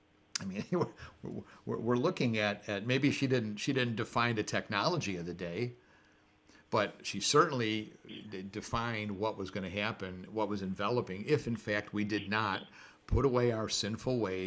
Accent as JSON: {"language": "English", "country": "United States", "tie": "born or raised there", "said": "I mean, you know, I grew up in America and marketing. My father had a store at one time, and you had to market things."}